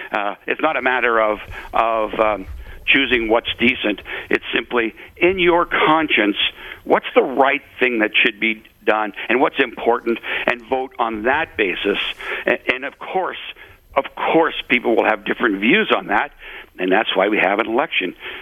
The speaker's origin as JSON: {"language": "English", "region": "Ontario", "country": "Canada", "tie": "born or raised there", "said": "I grew up in Northern Ontario in a mining town."}